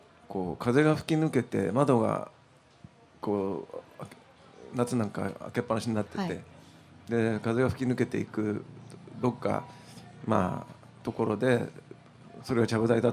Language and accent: Japanese; Tokyo, Japan; まあ、僕は東京生まれですけども、はい、あの原宿とかもう何にもなかった時代を過ごしてるんですよね